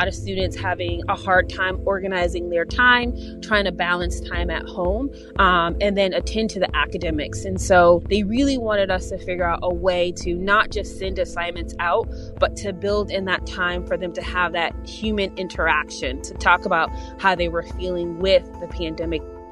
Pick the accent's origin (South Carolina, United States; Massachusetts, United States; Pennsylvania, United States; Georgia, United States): Massachusetts, United States; Springfield; born and raised in Springfield.